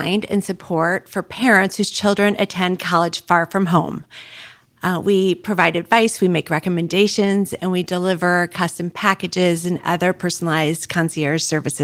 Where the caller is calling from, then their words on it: St. Louis, Missouri, United States; I'm calling from St. Louis, Missouri